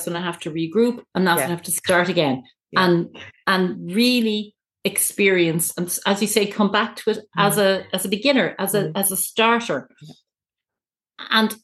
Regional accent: Ireland; I grew up in a household where like being Irish is God's gift to the world.

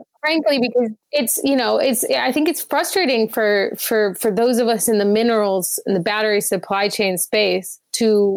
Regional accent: Washington, District of Columbia, United States; I am from Washington, D.C.

